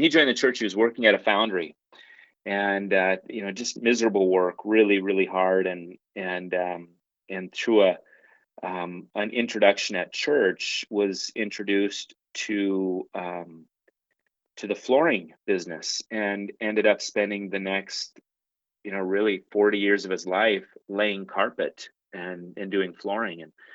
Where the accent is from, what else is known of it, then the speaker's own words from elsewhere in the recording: Minneapolis, Minnesota, United States; Yeah, born and raised in the Minneapolis, or I was born in Minneapolis and raised in the Minneapolis metro area.